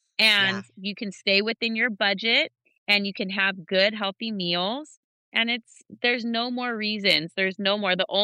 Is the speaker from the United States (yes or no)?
yes; the South, United States; I'm from the South, or this is our culture.